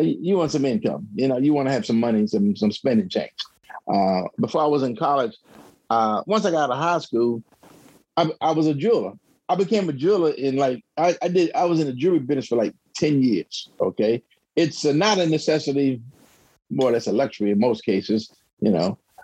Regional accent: Washington, District of Columbia, United States; I'm an original Washingtonian. Grew up in Washington, D.C. Went to high school and college in D.C. as well.

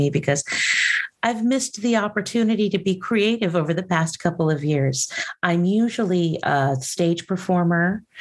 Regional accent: South Carolina, United States; born there; now in Seattle, United States; I'm a transplant. I've been all over the country, but I was born in South Carolina and I'm presently headquartered in Seattle. Well, right outside of Seattle.

